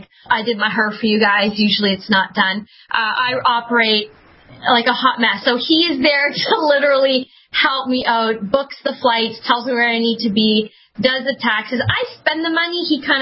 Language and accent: English; Canada; I'm from Canada. Come from my mama here in Chile, Canada.